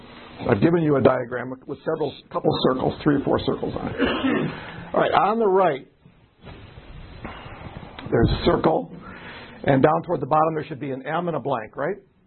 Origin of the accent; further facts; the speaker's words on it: Chicago, Illinois, United States; now in Michigan, United States; I decide to move to Michigan. I was raised in Chicago. I decided to move to Michigan.